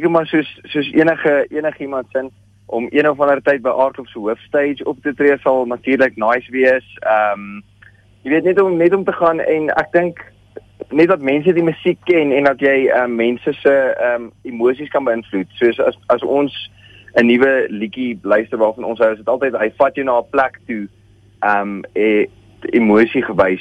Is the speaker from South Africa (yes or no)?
yes; Potchefstroom, North West, South Africa; Ek is in Potch, ja. Ons is al die heel week hier, want ons is hier van Potch af.